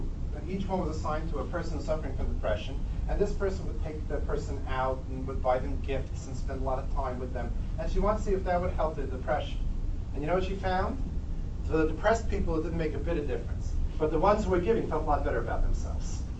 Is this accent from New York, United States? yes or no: yes; New York, United States; I'm a New Yorker, so it's not a stop in the subway.